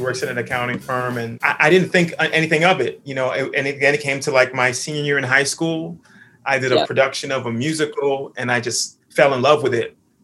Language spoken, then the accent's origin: English; Miami, Florida, United States; I grew up in Miami, Florida, singing in church.